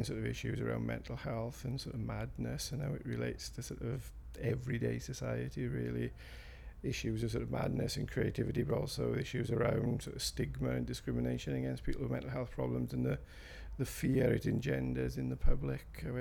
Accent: Ebbw Vale, Wales, United Kingdom; I grew up in Ebwy Vale and I still live in Ebwy Vale. Except for a few years when I was in university, I spent my whole life living there, just moved around the area a small way.

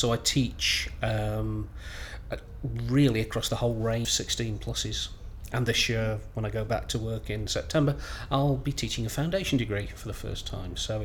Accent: Stoke-on-Trent, West Midlands, United Kingdom; I'm from Stoke-on-Trent in Staffordshire, and I'm 48.

